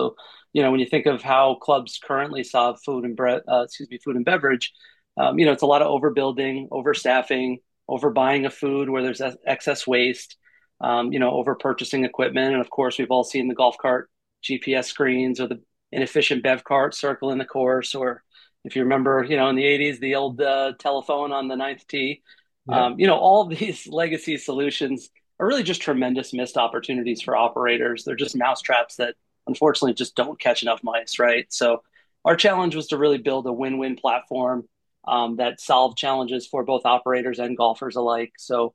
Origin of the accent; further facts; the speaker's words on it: New York, United States; And, I grew up in the Hudson Valley and here in New York.